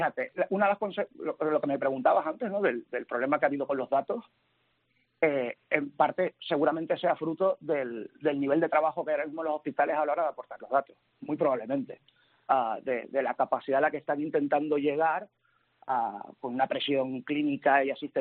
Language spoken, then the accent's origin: Spanish; Canary Islands, Spain; yo soy canario, de islas menores de mi comunidad autónoma